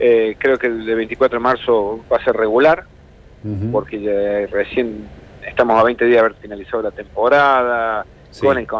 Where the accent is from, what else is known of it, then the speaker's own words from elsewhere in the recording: Córdoba, Argentina; como cordobés y transserrano